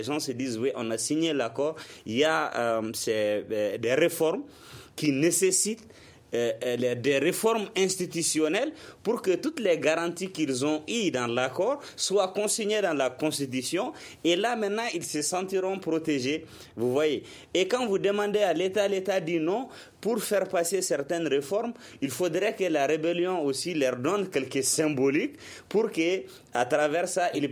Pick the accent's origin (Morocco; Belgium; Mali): Mali; Kidal; moi je suis originaire de Kidal, hein, et Kidal a toujours eu un statut particulier au Mali.